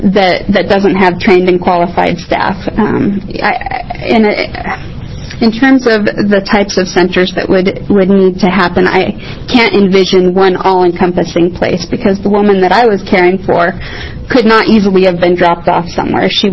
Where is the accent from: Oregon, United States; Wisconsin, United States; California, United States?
Oregon, United States; Scappoose; for the record, I'm from Scappoose.